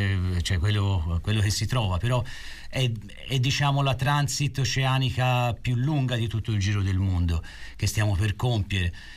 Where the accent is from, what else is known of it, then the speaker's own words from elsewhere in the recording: Pistoia, Tuscany, Italy; io sono toscano, Valerio è toscano, io sono nato a Pistoia